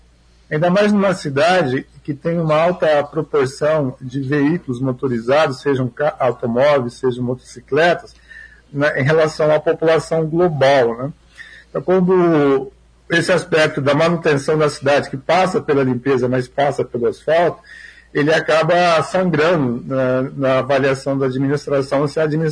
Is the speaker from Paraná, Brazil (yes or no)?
yes; Maringá, Paraná, Brazil; Eu fui criança numa época que não tinha asfalto, Maringá. O asfalto atingia o centro da cidade e um outro bairro. Né? Então, por exemplo, quando eu era criança, eu morava na Vila Operária, eu ia para a escola e ia com barro.